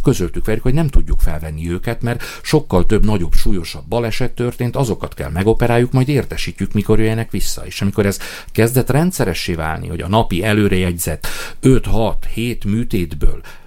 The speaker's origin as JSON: {"language": "Hungarian", "country": "Romania", "also_born_or_lived": "France", "moved": "yes", "said": "Tehát én azt mondtam, hogy én magyarként Magyarországon szeretnék élni, akkor ha Romániából el akartam jönni, akkor Franciaországból is el akarok jönni"}